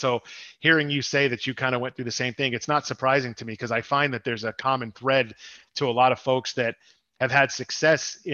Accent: Massachusetts, United States; I'm originally from the South Shore of Boston.

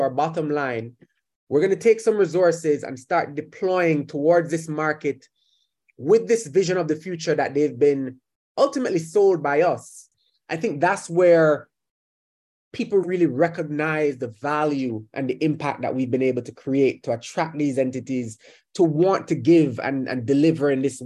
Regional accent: Jamaica; now in Barbados; like Barbados, where I am sitting right now, even though I'm Jamaican

